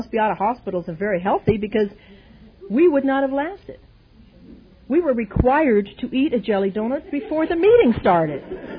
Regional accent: Ireland; Even though I'm Irish, I am not exaggerating at all.

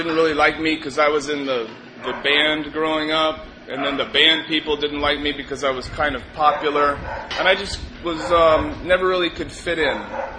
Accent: Texas, United States; I was born and raised in Texas, and realized at a very young age that I felt separate from, you know, my sister, raised in the same house

